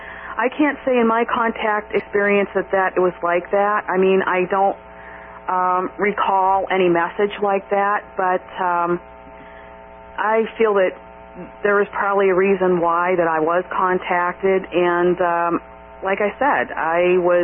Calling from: Columbus, Ohio, United States; Hi, Kevin. … from Columbus.

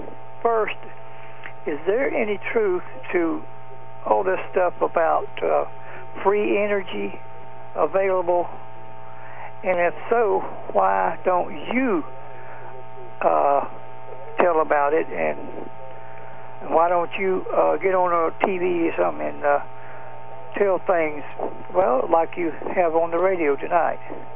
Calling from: Keystone Heights, Florida, United States; I'm calling from Keystone Heights, Florida.

